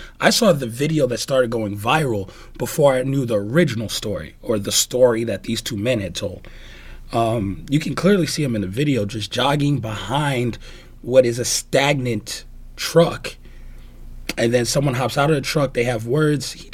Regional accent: New York, United States; I grew up in New York. This was a thing.

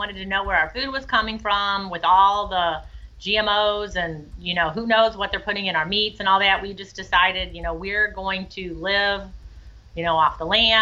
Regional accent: St. Louis, Missouri, United States; Yeah, we're both from St. Louis.

